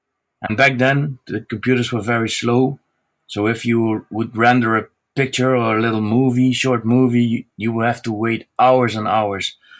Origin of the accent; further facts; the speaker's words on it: Netherlands; English is a second language; I'm from the Netherlands. I turned 47 yesterday.